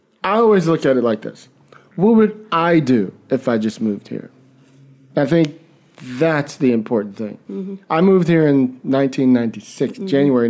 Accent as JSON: {"language": "English", "town": "San Francisco", "region": "California", "country": "United States", "said": "because I came from San Francisco, I used to always sit at coffee shops."}